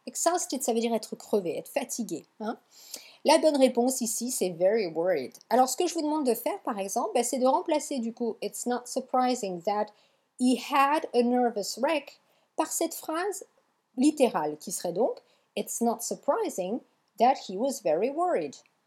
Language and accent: French; Hauts-de-France, France; Chez moi dans le Nord, on dirait « il pleut à drache », mais bon.